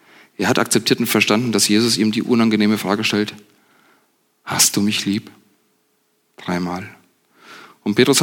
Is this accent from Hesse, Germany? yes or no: yes; Hesse, Germany; Man hört es vielleicht, ich komme nicht von hier. Ich komme aus der Nähe von Gießen, aus der Nähe der Mitte von Deutschland.